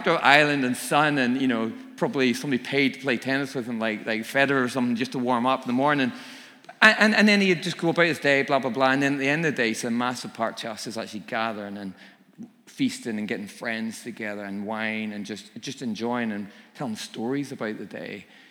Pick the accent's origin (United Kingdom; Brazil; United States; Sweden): United Kingdom; Northern Ireland; I think back to Sabbath growing up in Northern Ireland, the sort of the day off, the Sunday thing. It was suited and booted, the big Presbyterian church.